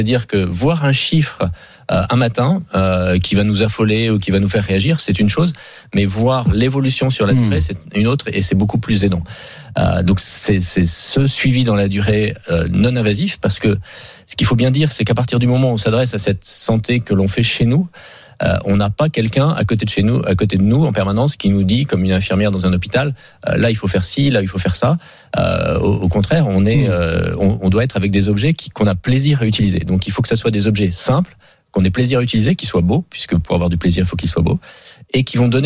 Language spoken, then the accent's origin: French; Hauts-de-France, France; born there; je suis picard de naissance, fils d'agriculteur